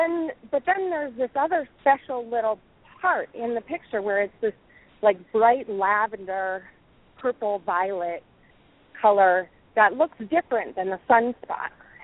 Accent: Minnesota, United States; I am from Minnesota.

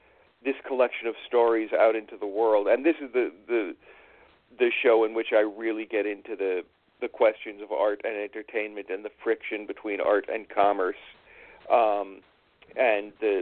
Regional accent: New York, United States; I grew up on the East Coast. I grew up in upstate New York

